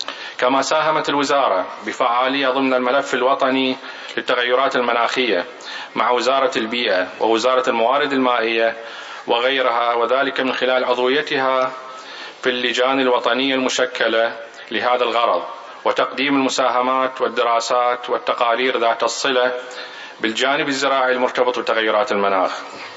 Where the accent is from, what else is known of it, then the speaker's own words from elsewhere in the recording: Iraq; يشرفني أن أكون بينكم اليوم ممثلا عن بلدي العراق